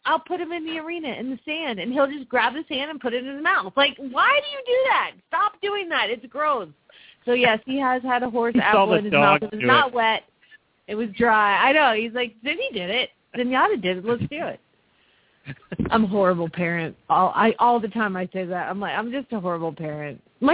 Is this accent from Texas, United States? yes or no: no; Phoenix, Arizona, United States; from Phoenix, Arizona